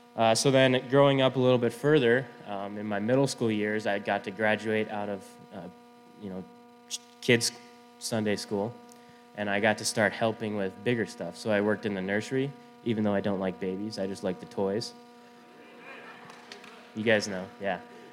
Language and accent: English; Spearfish, South Dakota, United States; I'm from Spearfish, South Dakota. That's the beautiful Black Hills.